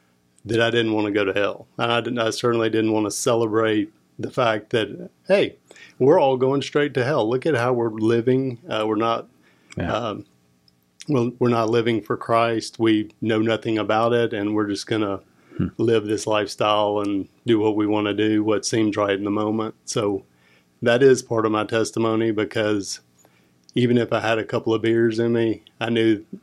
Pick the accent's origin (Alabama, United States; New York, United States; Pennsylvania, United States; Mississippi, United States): Alabama, United States; Vestavia Hills; Yeah, I grew up in Birmingham in a suburb, Vestavia Hills.